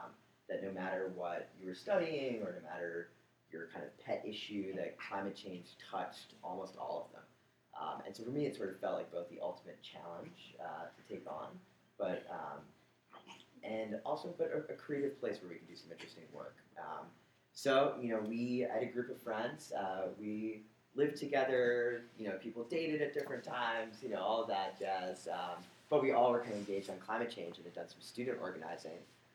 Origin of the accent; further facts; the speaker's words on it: Boston, Massachusetts, United States; now in San Francisco, United States; So I grew up in Boston area